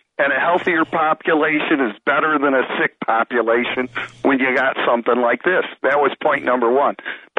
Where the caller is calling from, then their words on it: Michigan, United States; from Michigan.